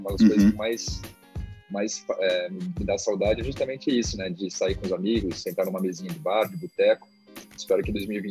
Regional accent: São Paulo, Brazil; E eu, como brasileiro, eu tinha essa falta de entender as histórias por trás do Brasil, né?

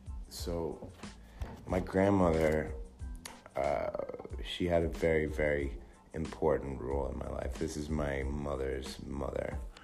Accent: Montreal, Quebec, Canada; I was born in Canada. Spent a lot of time there. Montreal. Was born and raised in the suburbs. We moved to the city when I was about 10.

